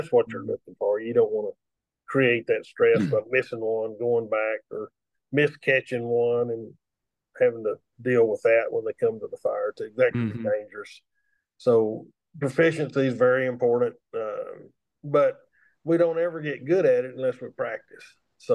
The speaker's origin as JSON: {"language": "English", "region": "Texas", "country": "United States", "tie": "born or raised there", "said": "I grew up in West Texas, and the way we worked cattle was very similar anywhere we went within that area."}